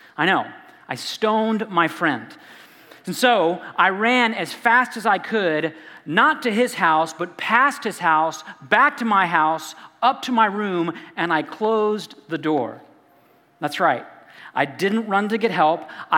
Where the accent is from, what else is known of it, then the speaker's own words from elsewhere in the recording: Arkansas, United States; I'm from Arkansas. This wasn't Disneyland.